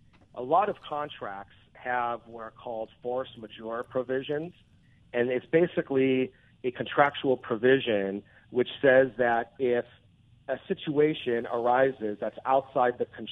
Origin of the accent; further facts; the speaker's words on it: Anaheim, California, United States; I grew up in Anaheim, going to Angels games my whole life, so I really hope that baseball comes back.